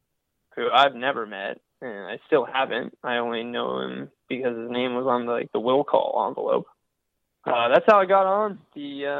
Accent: Columbus, Ohio, United States; I grew up in Columbus, Ohio, but I'm proud to work here.

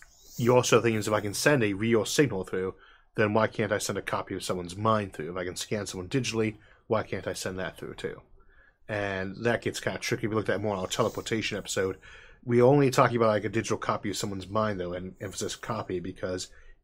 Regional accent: Midwest, United States; I come from the Midwest, and I'm in a rural area

